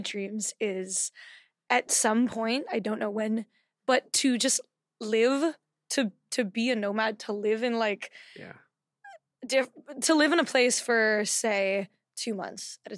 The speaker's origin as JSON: {"language": "English", "region": "Saint John", "country": "U.S. Virgin Islands", "tie": "born or raised there", "said": "I mean, I grew up in the Caribbean in the Virgin Islands."}